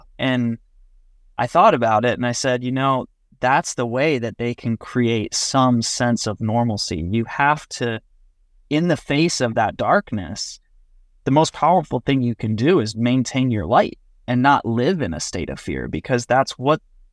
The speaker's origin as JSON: {"language": "English", "country": "United States", "tie": "born or raised there", "said": "Because I grew up in America."}